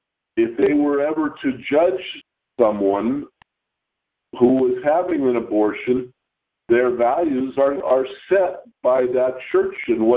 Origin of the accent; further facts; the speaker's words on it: United States; we grew up in America.